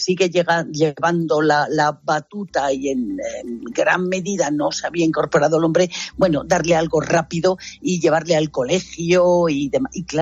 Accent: Spain; también los españoles cuidamos poco nuestros productos y nuestra imagen.

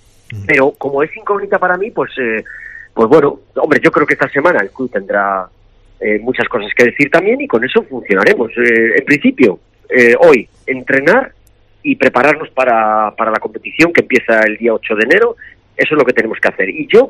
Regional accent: A Coruña, Galicia, Spain; now in Extremadura, Spain; soy coruñés, canterano, pero el Extremadura me ha dado desde los 22 años todo, y dos hijos nacidos aquí.

